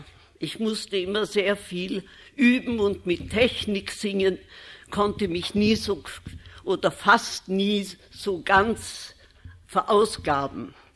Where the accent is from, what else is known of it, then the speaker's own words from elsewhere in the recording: Vienna, Austria; Ja, ich bin also jetzt 83 Jahre alt, habe ein langes Leben hinter mir. Ich stamme aus Wien, hatte fromme Eltern.